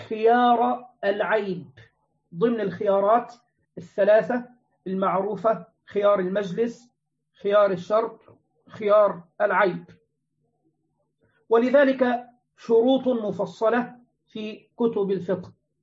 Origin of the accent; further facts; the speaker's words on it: Egypt; عندنا في مصر أيضا من حوالي أشهر كان الناس يحتكرون الأرز